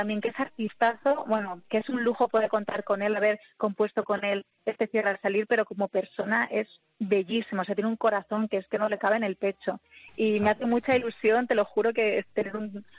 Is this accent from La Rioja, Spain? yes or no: no; Madrid, Community of Madrid, Spain; Yo soy de Madrid, soy de aquí. Lo que pasa es que tengo mi nombre, que es vasco, y mi padre es de San Sebastián. Entonces tengo familia en San Sebastián y familia aquí en Madrid.